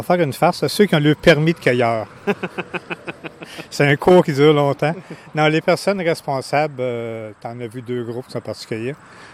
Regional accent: Gatineau, Quebec, Canada; Moi, je viens de la ville, je viens de Gatineau, puis je n'avais jamais été voir un producteur agricole avant, 24 ans.

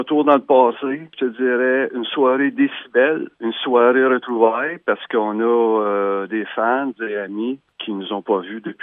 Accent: Gracefield, Quebec, Canada; Moi et Roy Ali, on vient de Gracefield.

